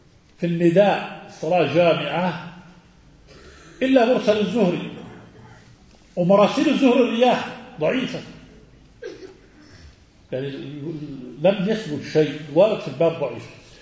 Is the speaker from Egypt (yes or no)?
no; Jordan; طبعا نحن نقول عنه شباح، بلادنا الشام الأردن